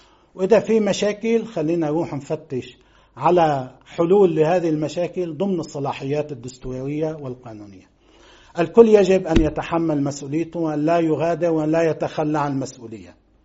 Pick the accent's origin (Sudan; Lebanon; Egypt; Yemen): Lebanon